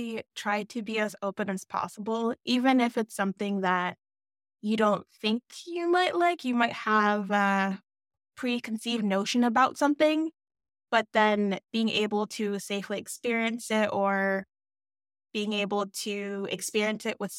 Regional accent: Maryland, United States; So Howard is roughly 45 minutes to an hour outside where I grew up in Maryland.

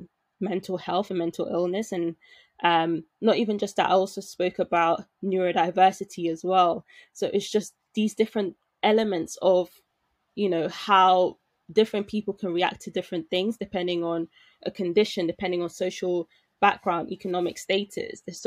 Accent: Nigeria; because I'm Nigerian as well, right?

